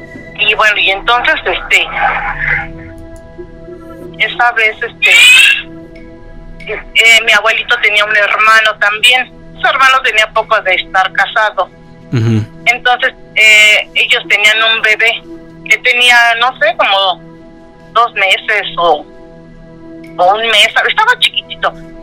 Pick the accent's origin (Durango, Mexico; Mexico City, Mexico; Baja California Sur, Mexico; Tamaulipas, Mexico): Mexico City, Mexico; Yo soy de aquí, de la Ciudad de México, de la alcaldía Álvaro Obregón.